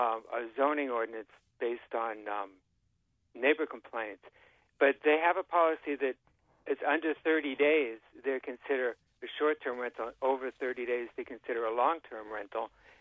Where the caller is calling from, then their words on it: Portsmouth, United States; Hello. I'm calling from Portsmouth.